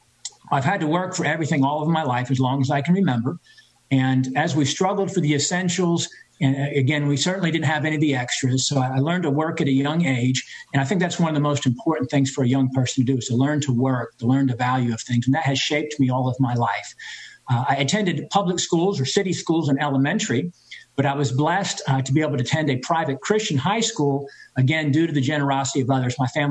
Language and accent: English; Lynchburg, Virginia, United States; I grew up in the Lynchburg area, moved there when I was 9 years old.